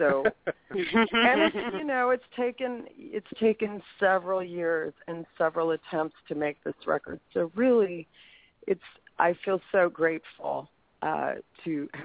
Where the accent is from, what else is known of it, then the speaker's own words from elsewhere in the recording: Midwest, United States; Yeah, I'm from the Midwest. I do.